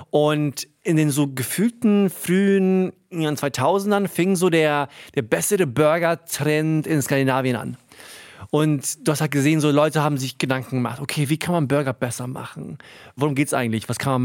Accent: Rhineland-Palatinate, Germany; als Edis Kid auf dem Dorf aufgewachsen, als kleiner Junge sind wir ab und zu auf die Army Bases gefahren. Weil, wo ich aufgewachsen bin, Hunsrück, Landei, da gab es kein McDonald's.

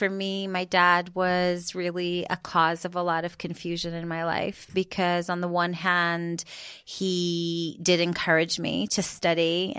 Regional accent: Israel; moved away as an adult; now in United Kingdom; I live in the UK, but I was born and raised in Israel, actually.

